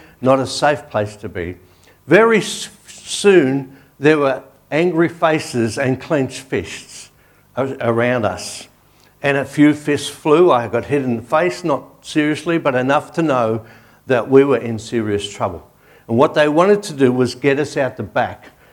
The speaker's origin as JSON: {"language": "English", "town": "St Albans", "region": "Victoria", "country": "Australia", "said": "These guys have found out that we're from St. Albans and we need help."}